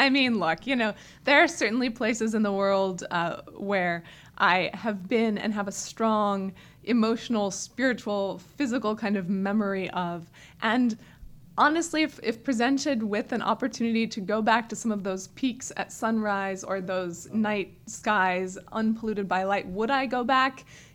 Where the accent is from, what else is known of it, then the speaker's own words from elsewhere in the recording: Denver, Colorado, United States; also born or lived in Fresno, California; I was born in Fresno, California, and then moved when I was in elementary school to the suburbs of Denver.